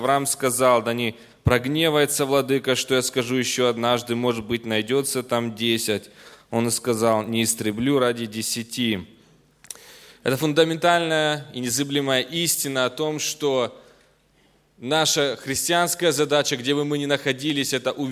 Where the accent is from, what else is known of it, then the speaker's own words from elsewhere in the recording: Sacramento, California, United States; я из Сакраменто, штат Калифорния.